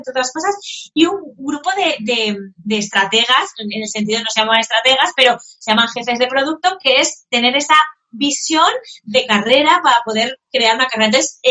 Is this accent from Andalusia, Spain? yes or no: no; Valencia, Valencian Community, Spain; Yo no vengo ni del mundo de la música, pero soy de Valencia